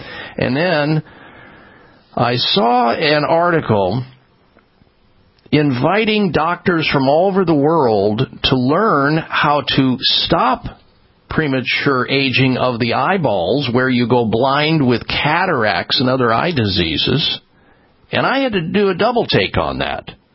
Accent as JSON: {"language": "English", "region": "Midwest", "country": "United States", "tie": "born or raised there", "said": "They didn't tell me about eating well when I was young, growing up in the Midwest"}